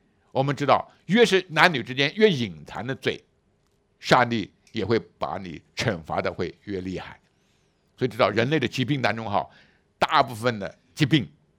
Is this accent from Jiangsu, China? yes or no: yes; Jiangsu, China; 特别以前我在我老家苏北，在山东那一带、安徽那一带